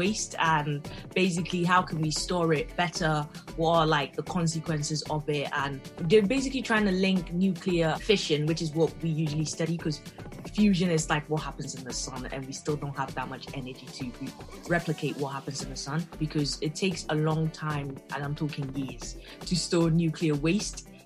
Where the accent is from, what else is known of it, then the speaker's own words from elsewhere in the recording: Liverpool, North West England, United Kingdom; also born or lived in Accra, Ghana; I'm 23. I was born in West Africa, Ghana, Accra to be specific. I grew up in Liverpool as well, but I'm currently working down south.